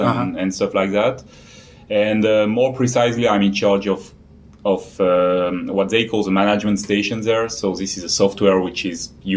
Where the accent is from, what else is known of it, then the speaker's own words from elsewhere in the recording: Vaud, Switzerland; the technical university, the guy was mentioning this EPFL, mm-hmm. is basically in my hometown